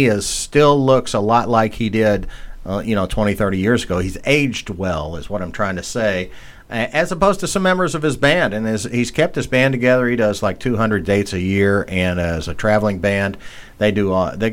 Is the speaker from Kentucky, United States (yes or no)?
yes; Louisville, Kentucky, United States; doing a lot of stuff here in my hometown of Louisville, Kentucky.